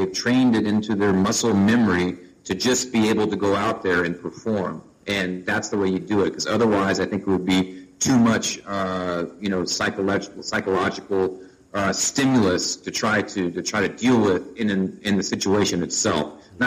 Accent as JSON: {"language": "English", "region": "Texas", "country": "United States", "tie": "born or raised there", "said": "I grew up in Texas, in the United States, and, you know, football is kind of a way of life."}